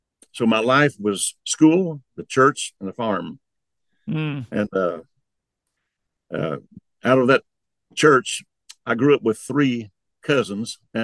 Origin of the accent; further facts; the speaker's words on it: Jayton, Texas, United States; I grew up in West Texas. I grew up in a town of 500 people, Jayton, Texas.